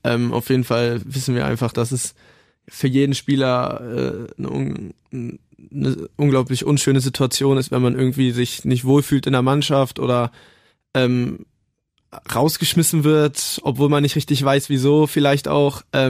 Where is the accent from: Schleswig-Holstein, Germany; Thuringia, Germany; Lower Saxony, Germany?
Lower Saxony, Germany; Hanover; ich komme aus Hannover, meine Familie ist hier, ich lebe auch noch zu Hause.